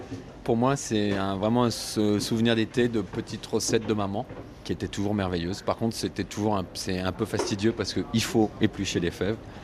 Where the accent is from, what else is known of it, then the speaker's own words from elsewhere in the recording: Versailles, Île-de-France, France; Je suis né à Versailles, j'ai toujours vécu en banlieue parisienne ou à Paris. Mais le berceau de la famille, c'est la région lyonnaise. D'ailleurs, c'est même l'Isère